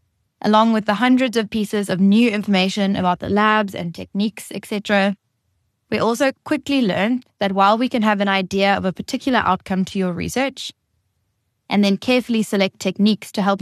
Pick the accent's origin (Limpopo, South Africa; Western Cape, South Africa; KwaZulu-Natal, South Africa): KwaZulu-Natal, South Africa; Durban; I was born and raised in Durban, KZN, being the middle child between my two brothers.